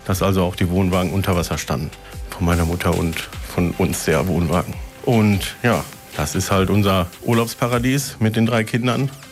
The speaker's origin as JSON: {"language": "German", "town": "Hagen", "region": "North Rhine-Westphalia", "country": "Germany", "said": "ich komme aus Hagen-Hohenlimburg"}